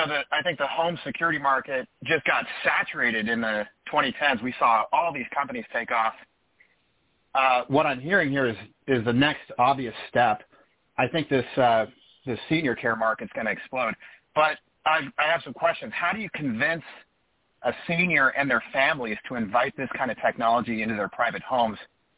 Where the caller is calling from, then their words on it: Kirkland, Washington, United States; Hi there. … I'm calling from Kirkland, Washington.